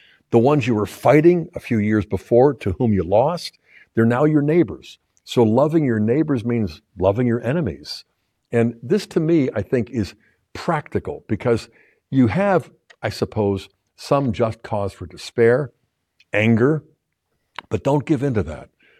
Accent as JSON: {"language": "English", "town": "Pittsburgh", "region": "Pennsylvania", "country": "United States", "tie": "born or raised there", "said": "I grew up nearby in Pittsburgh, and most people look down on Pittsburgh."}